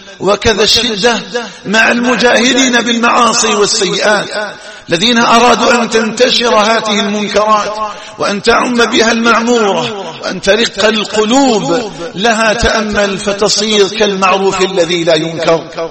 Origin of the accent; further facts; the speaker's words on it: Algeria; أن تجعل بلدنا الجزائر آمنا مطمئنا وسائر بلاد